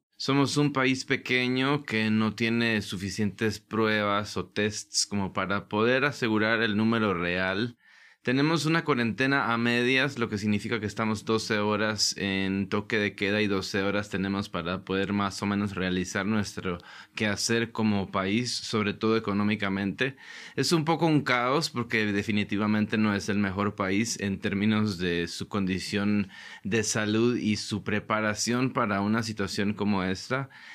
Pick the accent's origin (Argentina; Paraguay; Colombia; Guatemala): Guatemala; Soy un cantautor guatemalteco. Estoy viviendo en Antigua Guatemala. Es un lugar turístico